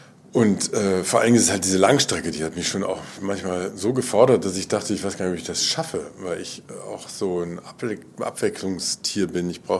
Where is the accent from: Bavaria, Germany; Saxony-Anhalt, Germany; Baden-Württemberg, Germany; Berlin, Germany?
Berlin, Germany; nämlich Berlin, die ja meine Stadt ist und auch meine Heimat und der Ort, an dem ich eigentlich immer sein will